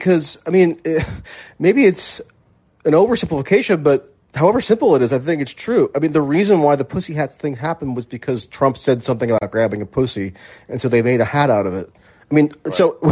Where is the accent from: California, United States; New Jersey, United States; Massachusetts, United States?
New Jersey, United States; and even in my hometown in New Jersey, where I would never have in a million years thought that there would be a protest march